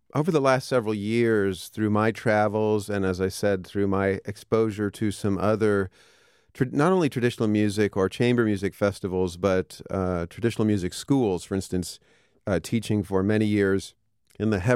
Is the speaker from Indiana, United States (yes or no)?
yes; West Lafayette, Indiana, United States; It's kind of my hometown here in West Lafayette, and I'm really excited to be able to put together this chamber music / traditional music festival down in southern Indiana